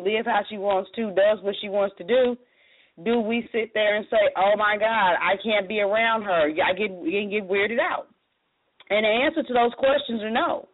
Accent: St. Louis, Missouri, United States; You know, for those of you that know I'm from St. Louis, I was a hairstylist for many, many years.

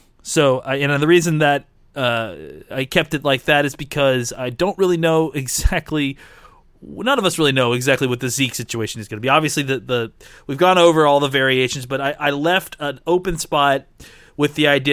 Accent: Texas, United States; Obviously, again, as a Texan, I feel for you

